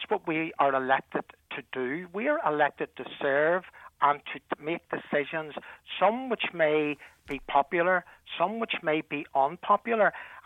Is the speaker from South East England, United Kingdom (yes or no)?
no; Belfast, Northern Ireland, United Kingdom; And I was brought up on the Ravenscroft Avenue of East Belfast, and I love that district, and it's a very good place to live.